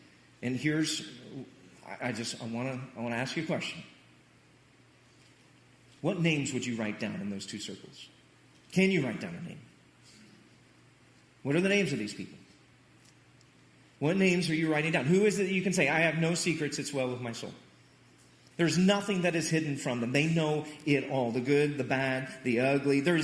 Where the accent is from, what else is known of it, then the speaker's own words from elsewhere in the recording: Missouri, United States; I'm from Southwest Missouri, not a bandwagon guy.